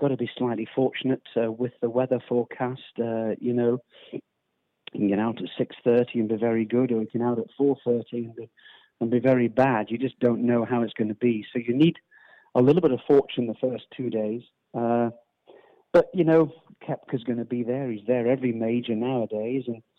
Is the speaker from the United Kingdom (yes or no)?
yes; United Kingdom; But obviously, as a Brit and a British supporter, we wish him well.